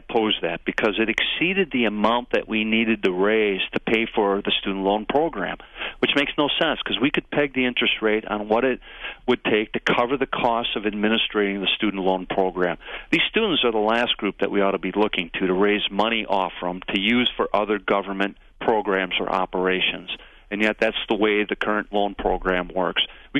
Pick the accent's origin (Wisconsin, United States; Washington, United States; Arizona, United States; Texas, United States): Wisconsin, United States; I'd like to see my home state in Wisconsin start stepping up